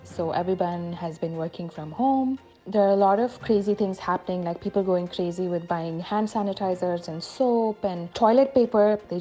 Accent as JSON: {"language": "English", "country": "India", "said": "nope, I'm Indian. I don't use toilet paper."}